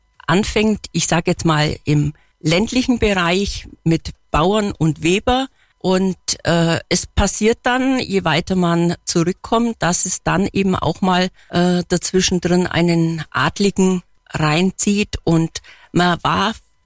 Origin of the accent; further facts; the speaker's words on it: Oettingen, Bavaria, Germany; born there; Nein, ich bin gebürtig aus Oettingen. Das ist in der Mitte zwischen Augsburg und Nürnberg.